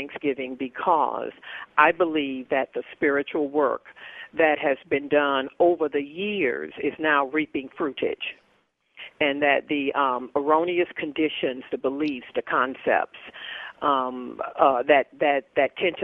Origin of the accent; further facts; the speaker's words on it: the South, United States; we have experienced growing up in the South and really around America